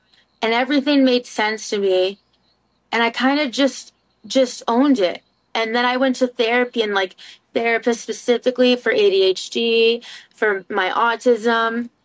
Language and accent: English; Wellesley, Massachusetts, United States; I grew up in Wellesley, Massachusetts as well, and it's a very good public school system and everything.